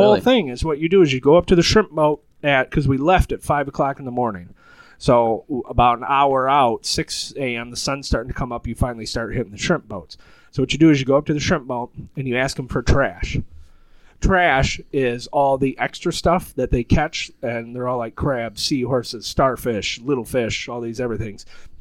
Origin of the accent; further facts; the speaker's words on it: Michigan, United States; But yeah, the lady's like, where are y'all from? And I was like, we're from Michigan.